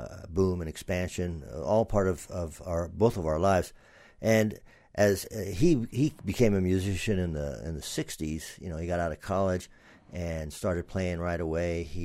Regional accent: Freeport, New York, United States; I grew up on Long Island, as did he, and we grew up in Freeport, Long Island

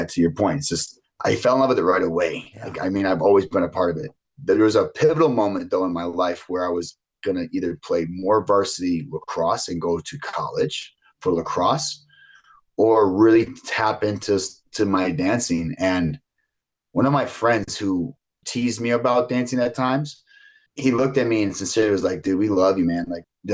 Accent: Buffalo, New York, United States; But for me, I think just growing up in Buffalo, I was more geared towards the East Coast sports

